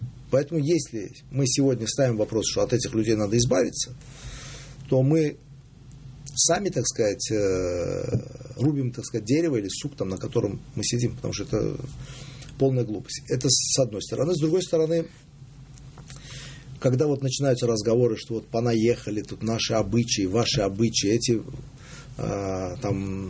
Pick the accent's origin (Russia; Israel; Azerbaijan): Azerbaijan; Baku; когда мы росли и воспитывались в Баку до 80-го года